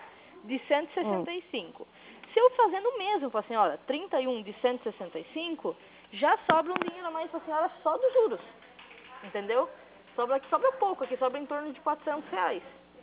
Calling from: Itapetininga, São Paulo, Brazil; Eu falo de Tapetininga, São Paulo

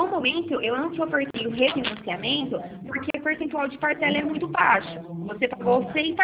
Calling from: Araras, São Paulo, Brazil; eu falo da cidade de Araras

